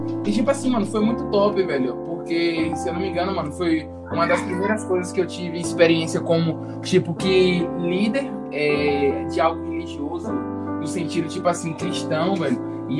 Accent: Serrinha, Bahia, Brazil; nós dois somos da cidade de Serrinha, mano.

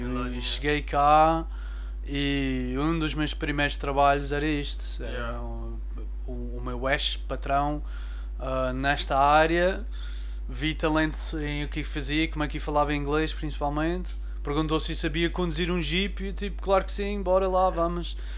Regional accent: South Africa; now in Portugal; Quando eu sou natural da África do Sul e saí de lá, um miúdo bem confuso.

